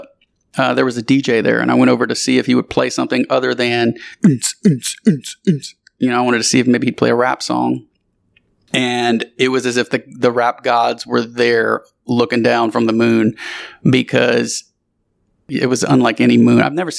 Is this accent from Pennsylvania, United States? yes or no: no; Thibodaux, Louisiana, United States; now in Houston, United States; If you're talking to somebody from Lafayette, you would say I'm from Thibodeau, which is where I was raised until I moved to Houston.